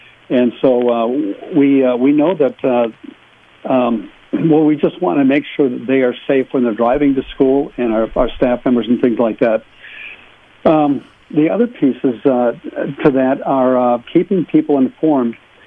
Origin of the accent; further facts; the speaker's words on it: Marshall, Minnesota, United States; I would wake up in the morning in my hometown of Marshall listening